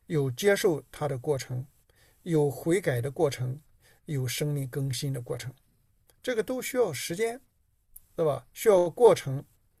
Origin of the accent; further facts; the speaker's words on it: China; 我们中国人有一句非常可怕的话